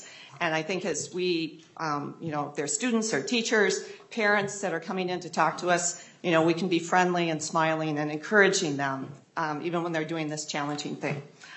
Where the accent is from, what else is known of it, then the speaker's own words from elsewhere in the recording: Austin, United States; So I grew up in Austin, and I started there in Austin in the fourth grade.